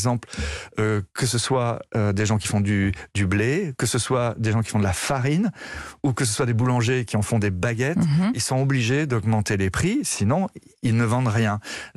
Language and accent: French; Brittany, France; Surtout chez nous en Bretagne.